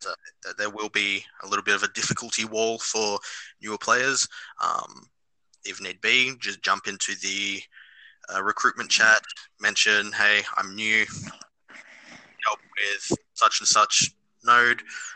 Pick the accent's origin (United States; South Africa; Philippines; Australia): Australia; I'm Australian, all right? Don't hold against me.